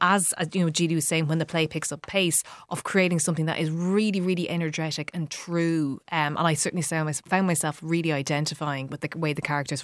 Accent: Ireland; as an Irish person, listening to what Oroa does with language, I mean, I recognise myself in the characters and the way they speak

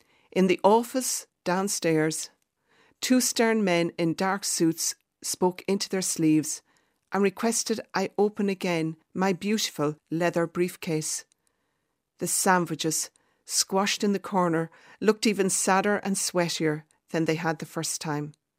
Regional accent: Westmeath, Ireland; accent: Westmeath; I removed my headphones in alarm and called to them in my strong Westmeath accent, "Are ye all right over there?"

